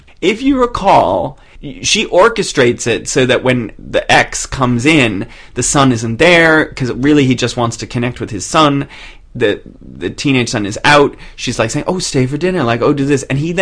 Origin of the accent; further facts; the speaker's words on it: Boston, Massachusetts, United States; I'm from Boston.